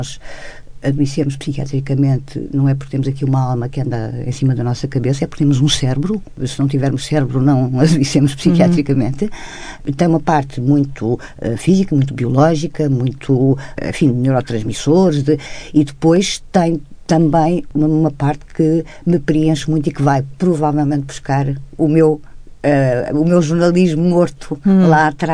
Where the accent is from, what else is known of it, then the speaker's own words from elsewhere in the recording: Évora, Alentejo, Portugal; also born or lived in Santo Tirso; E nasci antes do que era esperado e, portanto, nasci por acaso em Santo Tirso, mas nunca vivi lá. Vivi em Évora.